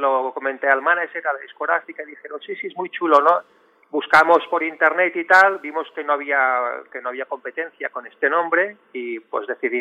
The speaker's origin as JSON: {"language": "Spanish", "town": "Mataró", "region": "Catalonia", "country": "Spain", "tie": "born there", "said": "yo nací en Mataró, en Barcelona, y hablo catalán."}